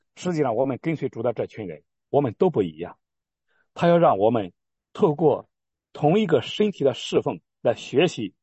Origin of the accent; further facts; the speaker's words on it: Nanjing, Jiangsu, China; 我说，因为南京人和跟日本的那种特殊的一段历史